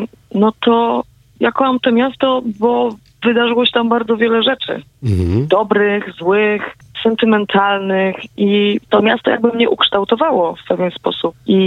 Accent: Porąbka, Silesian Voivodeship, Poland; now in Czaniec, Poland; Mieszkam sobie niedaleko w takiej wiosce, w Czańcu. Pochodzę z Porąbki, też wioska jakby dalej, ale jestem bardzo przywiązana do tej mojej małej ojczyzny, do Bielska Białej

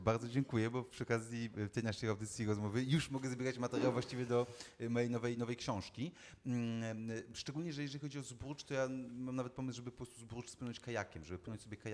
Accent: Łódź, Łódź Voivodeship, Poland; Znaczy tak, ja jestem łodzianinem, rzeczywiście rodowitym

